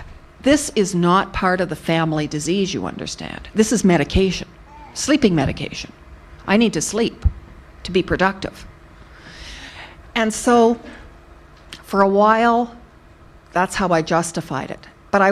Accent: Alberta, Canada; I went to a year at college in my hometown, and then went into the capital city in Edmonton.

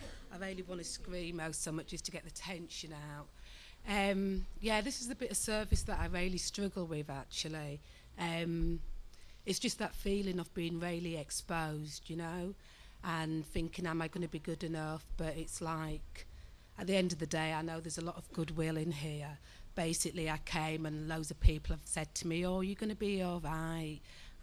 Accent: Leeds, Yorkshire and the Humber, United Kingdom; born there; So I was born in Leeds, in Chapel Town. Most people know it as ghetto, and it is. It's quite a dysfunctional area.

